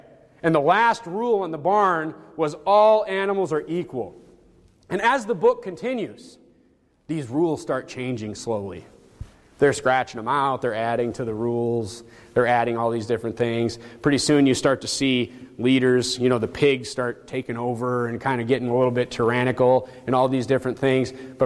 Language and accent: English; North Dakota, United States; I mean, I grew up in the Midwest. I grew up in nowhere North Dakota. I got red-blooded, hard-working American in me.